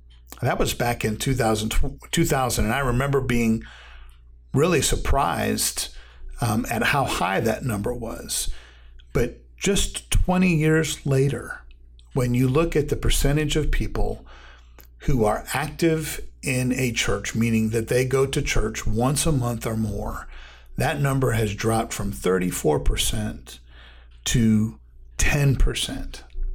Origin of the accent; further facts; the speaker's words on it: Chicago, Illinois, United States; The church that I grew up in was in Chicago.